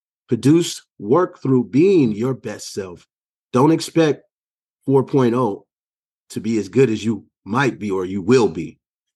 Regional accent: California, United States; I come from the Bay Area

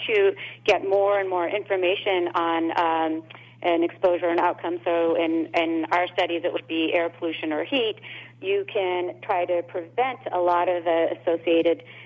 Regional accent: India; so I'm originally from India

